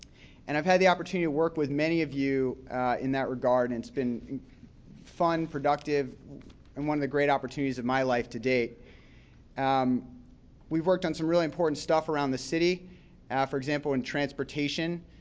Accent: Baltimore, Maryland, United States; I grew up in Baltimore, originally in West Baltimore near the Hollins Market. And later in Towson in the suburbs.

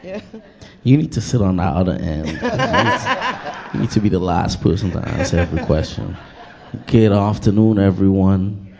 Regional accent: Trinidad & Tobago; now in United States; as a Trinidadian musician living as a migrant worker in the U.S.

